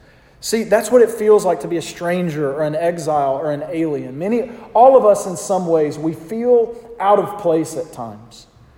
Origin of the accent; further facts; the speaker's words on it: the South, United States; But I'm from the South. I can't hide that. You hear it.